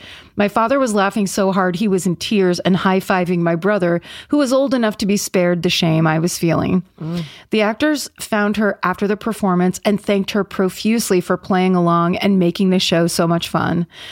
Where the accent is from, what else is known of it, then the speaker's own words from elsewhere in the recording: New England, United States; I grew up in New England, and every few years we would take a day trip to Salem